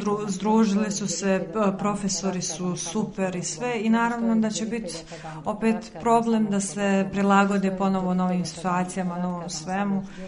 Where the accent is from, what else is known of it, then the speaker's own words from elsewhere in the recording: Bosnia & Herzegovina; iz Bosne sam, prevodila sam za farsi jezik, odnosno perzijski jezik izvorno